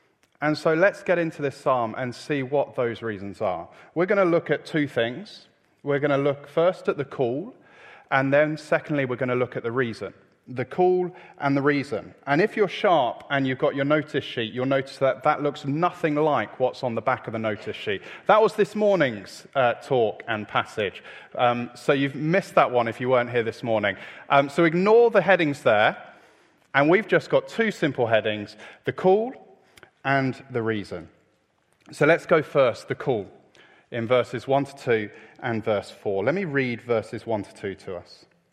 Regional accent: London, United Kingdom; I grew up in North London, so I'm allowed to be. I grew up near the stadium

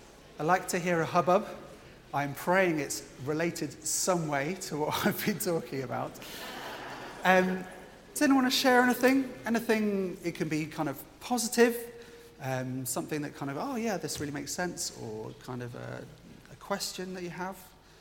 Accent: United Kingdom; I know we're British and we'll learn this slowly

